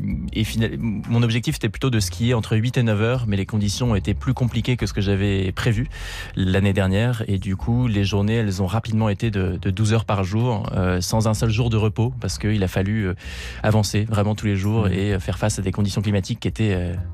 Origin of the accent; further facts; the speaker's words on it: Normandy, France; now in Paris, France; Parce que moi, je suis parisien maintenant. Je suis de Normandie à l'origine, mais maintenant je vis à Paris.